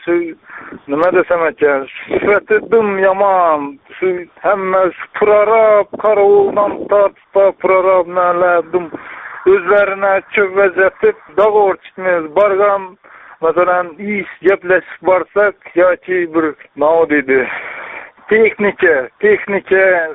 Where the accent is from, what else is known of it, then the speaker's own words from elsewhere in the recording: Khanqa, Khorezm Region, Uzbekistan; Xonqadan, Xonqadanman.